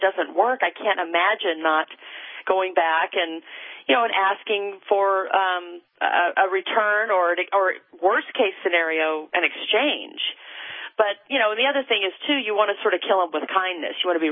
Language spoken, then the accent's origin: English; Seattle, Washington, United States; I was in Manhattan I'm from Seattle, but I was in Manhattan on business in January.